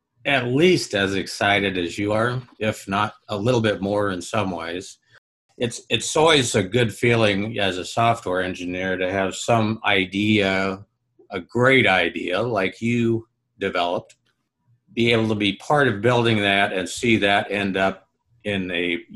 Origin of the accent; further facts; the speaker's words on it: Nebraska, United States; granted I'm from Nebraska, so I might be just a little bit prejudiced for Mutual of Omaha